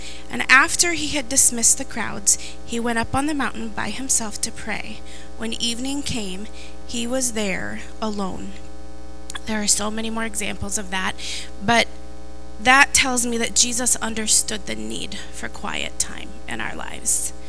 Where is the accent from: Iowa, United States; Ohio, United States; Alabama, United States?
Iowa, United States; I grew up in Iowa, so I know that cultivation has to do with farming